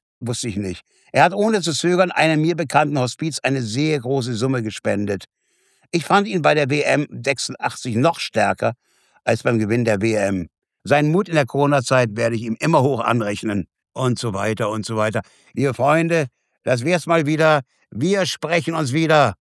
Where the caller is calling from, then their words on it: Berlin, Germany; Ich komme nun aus Berlin, aber keine bekommt hier was mit.